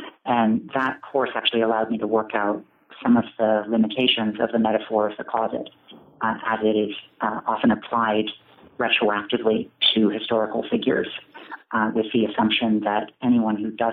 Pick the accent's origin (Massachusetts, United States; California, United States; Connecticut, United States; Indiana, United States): Massachusetts, United States; Boston; born there; So I pass as French on paper, but it's a South African name. And so I was born in Boston.